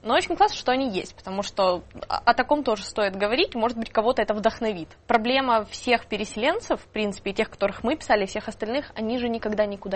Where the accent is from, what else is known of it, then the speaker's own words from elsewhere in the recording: Krasnoarmeysk, Donetsk Oblast, Ukraine; born there; also born or lived in Lviv; я родилась в Красноармейске, это шахтерский городок Донецкой области. Я тоже там, ну, мой родной язык русский, но изучение украинского в школе и в университете мне было достаточно для того, чтобы во Львове работать на украинском языке.